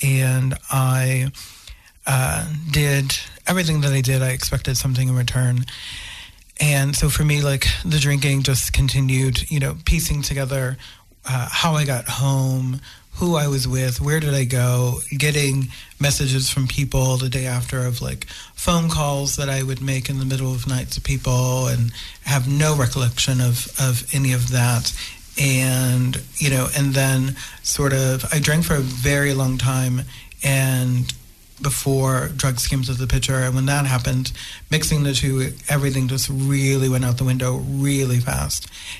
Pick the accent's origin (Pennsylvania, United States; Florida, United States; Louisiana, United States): Louisiana, United States; New Orleans; And So I grew up in New Orleans. I come from a long line of alcoholics and drug addicts.